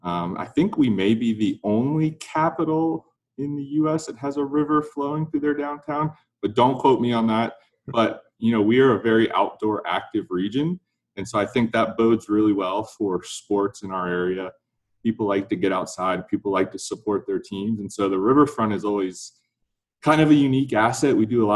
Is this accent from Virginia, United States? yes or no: yes; Richmond, Virginia, United States; my hometown of Richmond, Virginia